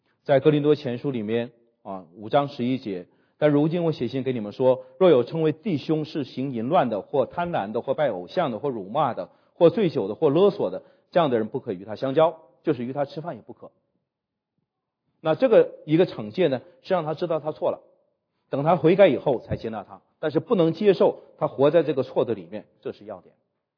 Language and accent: Chinese; China; 我们中国人比较内敛啊，我们比较很少当面去指责别人，埋怨别人，我们很少的。